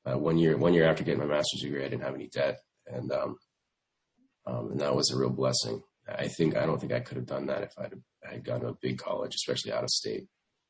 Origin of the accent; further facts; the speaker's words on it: Forest, Virginia, United States; I grew up in Forest, Virginia, which is not too far from here.